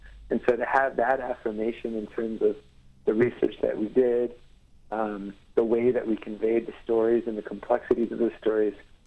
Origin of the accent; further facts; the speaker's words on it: Stouffville, Ontario, Canada; There's interest in Stouffville, Ontario, which is my hometown, at a theater there.